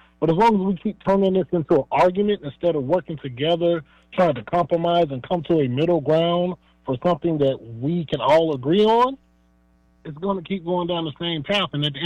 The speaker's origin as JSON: {"language": "English", "country": "United States", "said": "I'm an American before I'm a black man."}